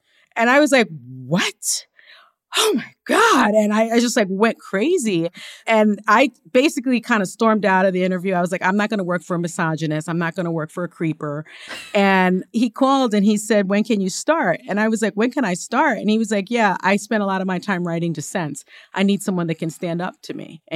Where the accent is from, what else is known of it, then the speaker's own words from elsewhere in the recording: Bronx, New York, United States; You know, I'm from the Bronx